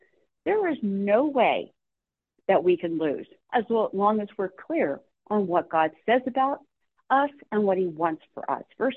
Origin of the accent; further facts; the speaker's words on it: Philadelphia, Pennsylvania, United States; I remember a time when I was little in Philadelphia. I grew up in Philadelphia, a little bit of a rough neighborhood every now and then.